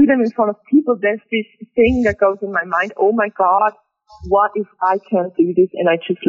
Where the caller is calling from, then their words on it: Switzerland; I'm calling from Switzerland today.